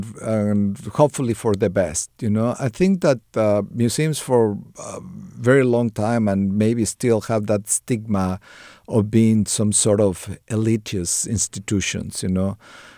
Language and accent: English; Mexico City, Mexico; because I'm a city boy. You know, I didn't learn how to hike when I was a kid or do things like that. I grew up in Mexico City, and it was a lot of asphalt and concrete.